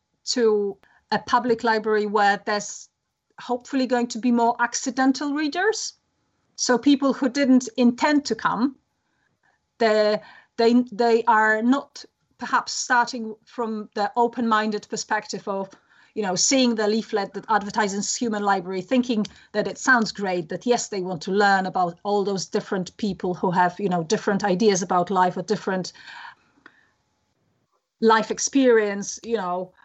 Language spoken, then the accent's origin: English; Poland; So I'm from Poland.